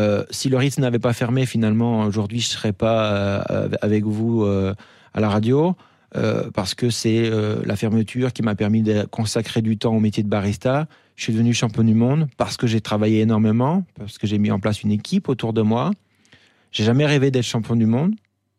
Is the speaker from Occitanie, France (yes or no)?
no; Lille, Hauts-de-France, France; je suis monté à Lille, je suis retourné à Lille, dans ma région natale.